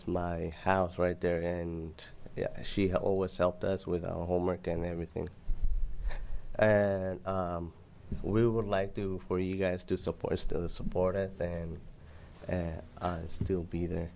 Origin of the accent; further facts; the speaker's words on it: Nairobi, Kenya; English is a second language; I'm from Nairobi, Kenya, and I graduated from Madison High School last summer.